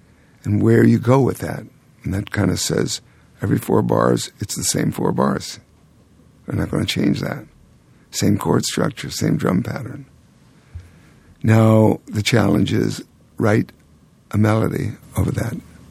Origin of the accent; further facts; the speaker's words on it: New York City, New York, United States; And I'm trying to describe how it felt growing up in New York City and what I could do and the freedom I had.